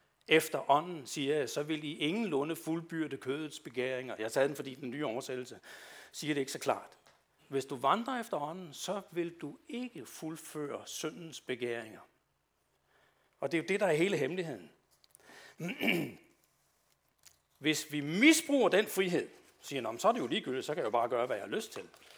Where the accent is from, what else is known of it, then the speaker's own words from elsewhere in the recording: Sønderborg, Region of Southern Denmark, Denmark; i Sønderborg, hvor jeg kommer fra